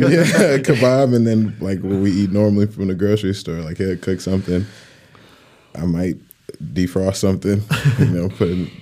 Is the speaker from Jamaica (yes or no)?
no; United States; now in Germany; I'd say being like an American player, import player, the speed of the game is different, especially coming from university.